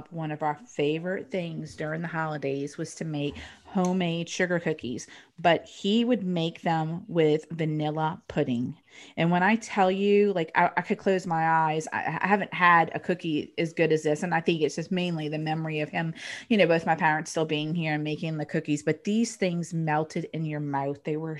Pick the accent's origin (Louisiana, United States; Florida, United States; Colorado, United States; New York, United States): Louisiana, United States; New Orleans; we're from New Orleans